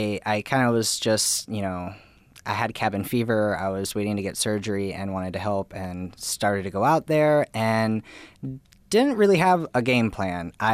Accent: Oklahoma, United States; Yes, I am originally from Oklahoma.

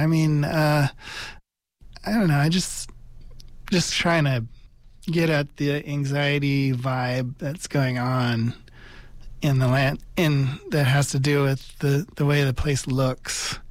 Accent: Redding, California, United States; This is in Reading, my hometown of Reading. It's where I grew up.

